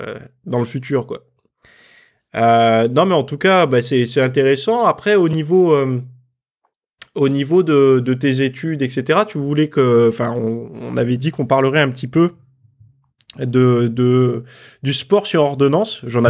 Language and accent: French; France; puisque je suis français